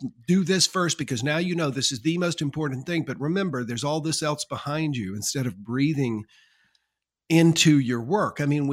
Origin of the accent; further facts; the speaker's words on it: South Carolina, United States; also born or lived in Charlotte / Wilmington; I grew up in South Carolina, lived in Charlotte, lived in Wilmington, and we used to go to Mule Days in Dunn.